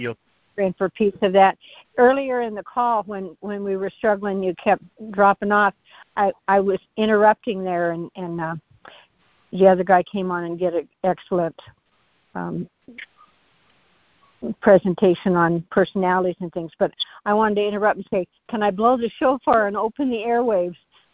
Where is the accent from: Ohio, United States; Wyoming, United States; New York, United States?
Wyoming, United States; I'm from Wyoming, so I'm praying for a team from Wyoming to come and represent Wyoming in the tent.